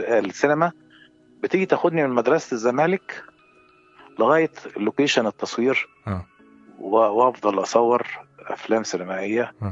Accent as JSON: {"language": "Arabic", "town": "Cairo", "region": "Cairo Governorate", "country": "Egypt", "tie": "born or raised there", "also_born_or_lived": "Faiyum", "said": "انا اتنقلت من الفيوم باعتبار ان والدي اتنقل هنا في مصر فقعدنا في مصر."}